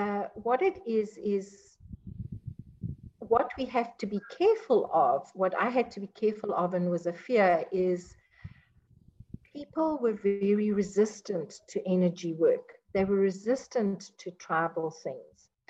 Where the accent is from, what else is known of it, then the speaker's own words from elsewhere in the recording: South Africa; born there; No, I am South African. I am an English-speaking South African. My grandmother was Afrikaans.